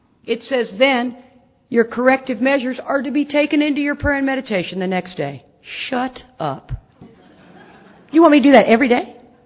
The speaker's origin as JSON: {"language": "English", "region": "Texas", "country": "United States", "said": "And I shoot guns because I am from Texas."}